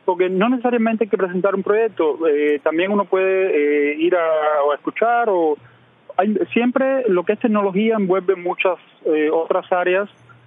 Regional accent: Cuba; also born or lived in Mexico; now in United States; Yo salí de Cuba hace ya varios años. Hace 7 años aproximadamente, estuve 4 años en México y ahora llevo aquí en Estados Unidos 2 años y unos meses nada más.

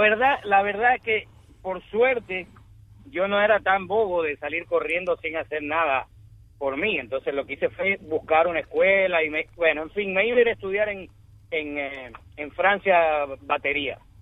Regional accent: Ecuador; born there; Bueno, yo nací en Ecuador y me dediqué a la música desde pequeñito.

